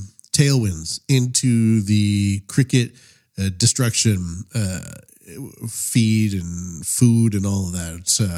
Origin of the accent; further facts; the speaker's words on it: Canada; now in Japan; I am a Canadian living in Japan.